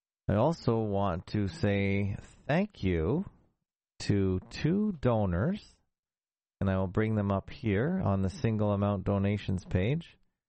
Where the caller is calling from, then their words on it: Toronto, Ontario, Canada; I come to you from the North Shore of Lake Ontarible in Toronto, Ontarible, Canada.